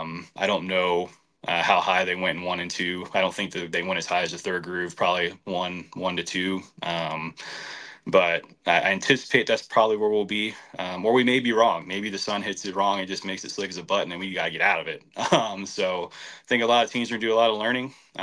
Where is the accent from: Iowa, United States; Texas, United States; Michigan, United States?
Iowa, United States; especially growing up in Iowa and being able to go back to the hometown and do some racing.